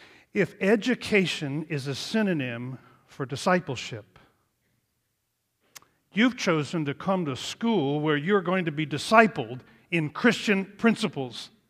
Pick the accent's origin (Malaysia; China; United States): United States; Beaver Falls, Pennsylvania; I grew up in Beaver Falls. My parents were members of the College Hill Presbyterian Church.